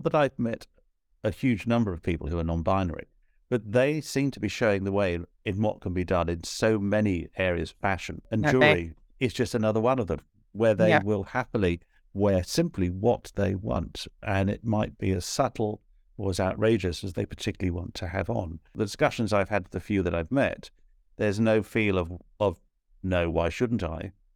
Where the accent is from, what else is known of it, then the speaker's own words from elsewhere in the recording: East of England, United Kingdom; moved away as an adult; now in London, United Kingdom; I moved from my hometown in Hertfordshire to London